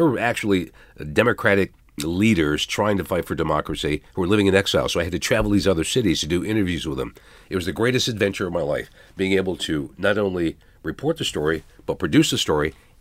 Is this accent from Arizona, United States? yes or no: yes; Phoenix, Arizona, United States; also born or lived in Rochester; now in Baltimore, United States; Originally from Rochester, grew up in Phoenix, Arizona, high school, went to Arizona State, started the business in Arizona.